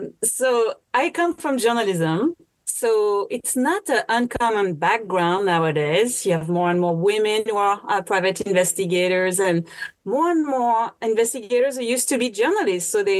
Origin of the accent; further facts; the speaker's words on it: Lyon, Auvergne-Rhône-Alpes, France; first language French; English is a second language; I'm still learning English, but I'm a native. So I'm French. I was born in France, grew up in Lyon.